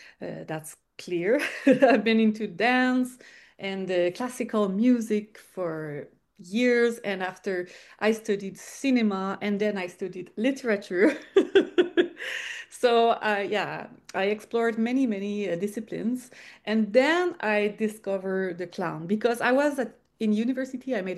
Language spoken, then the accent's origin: English; Sutton, Quebec, Canada; English is a second language; I personally, I am born in the, I am from Sutton.